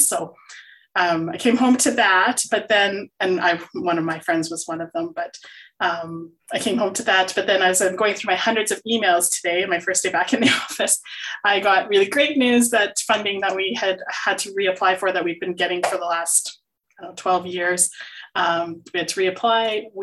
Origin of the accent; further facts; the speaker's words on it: Edmonton, Alberta, Canada; pronouns are she, her, and I'm from Edmonton, Alberta